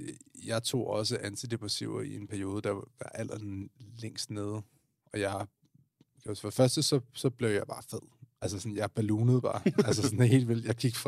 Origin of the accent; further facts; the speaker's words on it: Amager, Capital Region of Denmark, Denmark; Jeg var fra Amager